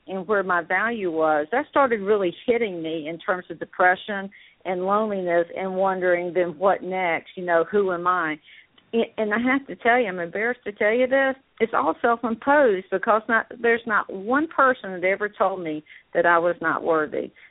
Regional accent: the South, United States; And I grew up in the South, and I hate to tell you how old I am, so I'm not going to tell you how old I am.

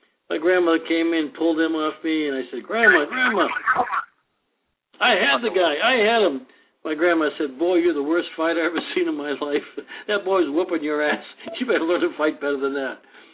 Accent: Boston, Massachusetts, United States; I grew up in South Boston.

